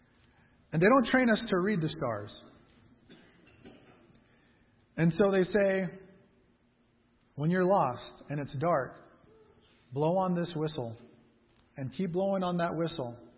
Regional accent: Anaheim, California, United States; I grew up in Anaheim. I grew up seeing police brutality.

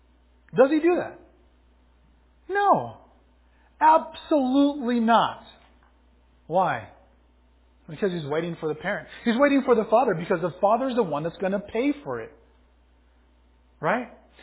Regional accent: Anaheim, California, United States; For Marissa and I, growing up in Anaheim, it was going to Thrifty's.

